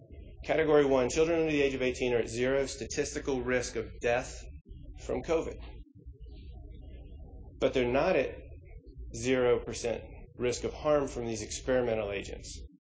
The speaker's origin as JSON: {"language": "English", "region": "Kentucky", "country": "United States", "said": "I'm an attorney from Kentucky"}